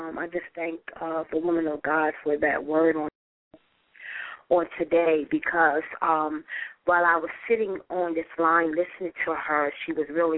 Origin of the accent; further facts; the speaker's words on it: Wilmington, Delaware, United States; I'm from Wilmington, Delaware.